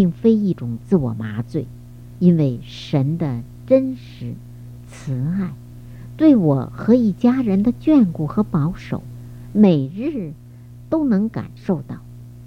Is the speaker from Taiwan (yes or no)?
no; Beijing, China; 我来自北京，从小受的是无神论的教育，那时候我所知道的唯一信仰是共产主义